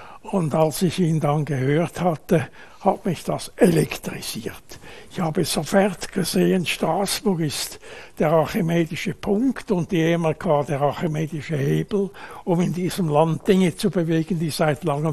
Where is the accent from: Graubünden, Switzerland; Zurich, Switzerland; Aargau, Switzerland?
Zurich, Switzerland; ging ich als Zürcher Journalist, freier Journalist